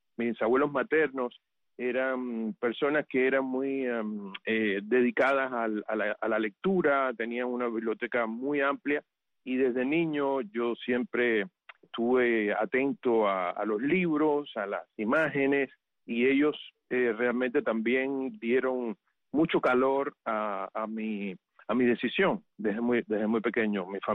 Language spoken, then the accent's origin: Spanish; Havana, Cuba; Yo nací en La Habana y pasé mi niñez y mi juventud en el barrio de en uno de los barrios del Vedado, el Nuevo Vedado, donde mis padres tenían una casa.